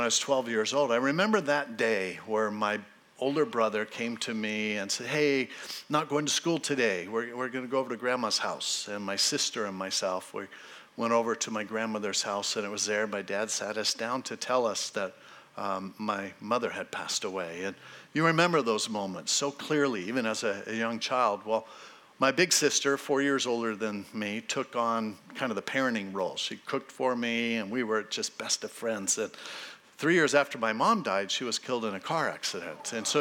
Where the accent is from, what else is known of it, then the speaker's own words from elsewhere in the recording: Hermosa Beach, California, United States; My dad was a police officer, and so I grew up in Hermosa Beach there.